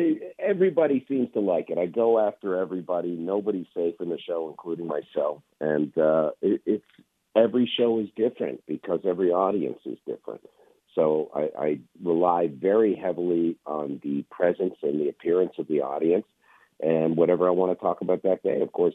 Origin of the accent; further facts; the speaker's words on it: Canada; now in United States; I'm from Canada. I became an American citizen 2 years ago